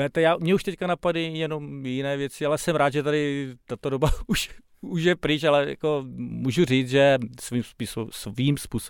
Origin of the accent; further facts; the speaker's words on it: Napajedla, Zlín Region, Czechia; now in Brno, Czechia; já nejsem rodilý Brňák, já jsem původem z Napajedel, což...